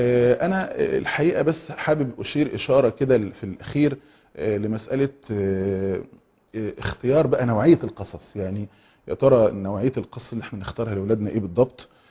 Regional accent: Egypt; احنا مثلا كمصريين او احنا كعرب

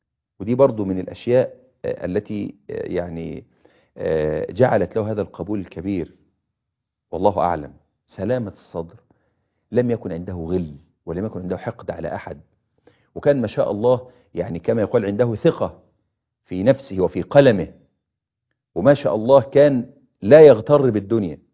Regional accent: Egypt

